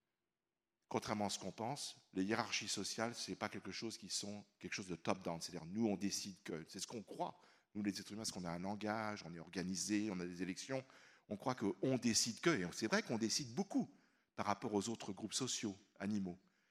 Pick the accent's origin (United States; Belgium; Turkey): United States; alors moi, je vais vous dire, je suis américain